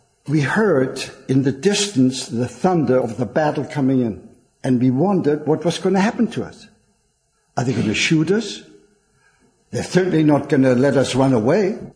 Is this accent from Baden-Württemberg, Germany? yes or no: yes; Mannheim, Baden-Württemberg, Germany; I come from Mannheim.